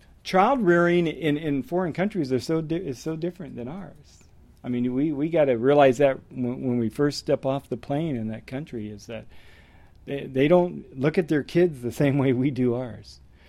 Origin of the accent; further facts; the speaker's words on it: Ohio, United States; I grew up in Ohio.